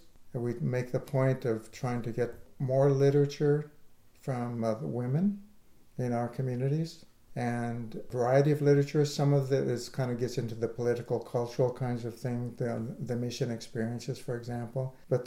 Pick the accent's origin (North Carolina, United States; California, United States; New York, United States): California, United States; I'm from Amamutsun culture, but also intertribal culture